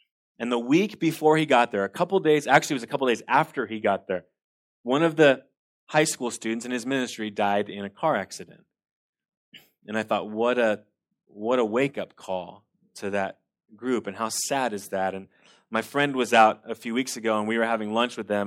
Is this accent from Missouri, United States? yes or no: no; Manteca, California, United States; I grew up in Manteca, California, and we would go to the local library, and we would walk in.